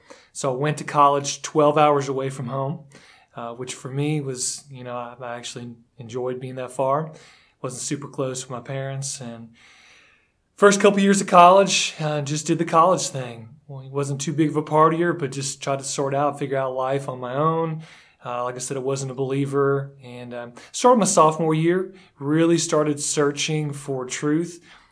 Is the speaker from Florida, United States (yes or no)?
yes; Boca Raton, Florida, United States; also born or lived in Fort Lauderdale; now in Kings Mountain, United States; I am from Boca Raton, Florida, born in Fort Lauderdale. So I'm a South Florida guy, and I live here in Big K-Town, Kings Mountain.